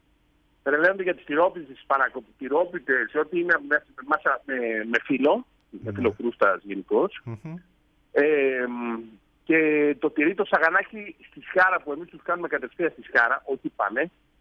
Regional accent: Greece; moved away as an adult; now in Spain; Από το 97 εγώ έφυγα από Ελλάδα και πήγα στην Ισπανία και άνοιξα το πρώτο ιδιωτικό ταβέρνα στην Ισπανία.

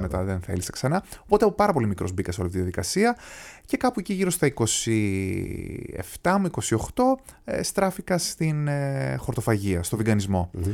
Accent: Viersen, North Rhine-Westphalia, Germany; Γεννήθηκα στη Γερμανία, ναι. Στο Φίερζεν, είναι ένα μικρό χωριό κοντά στο Ντέσσελντορφ, χωριό για τα δεδομένα της Γερμανίας, γιατί νομίζω ότι έχει γύρω στους 60.000 κατοίκους. Ωστόσο, μια πάρα πολύ ωραία έτσι, περιοχή. Εκεί γεννήθηκα, εκεί μεγάλωσα.

